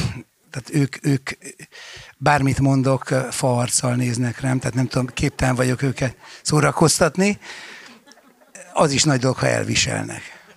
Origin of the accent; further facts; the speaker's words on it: Budapest, Hungary; ez különösen a 12. kerületben, ahol én felnőttem